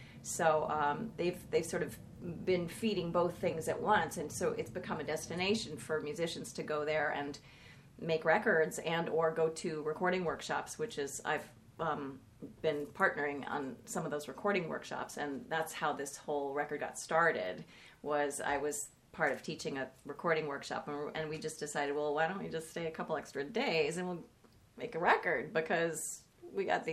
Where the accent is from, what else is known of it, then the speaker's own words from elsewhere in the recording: Boston, Massachusetts, United States; The winters are, you know, they're intense, but I'm from Boston, so I wasn't too afraid.